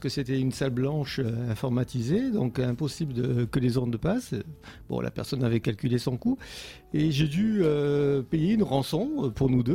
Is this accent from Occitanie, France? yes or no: yes; Nîmes, Occitanie, France; Moi, je suis presque un local. Je viens de Nîmes.